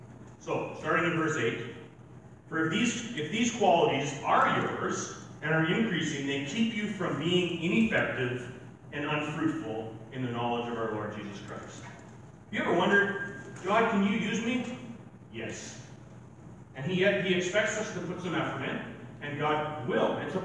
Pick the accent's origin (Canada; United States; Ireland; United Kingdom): Ireland; I'm Irish.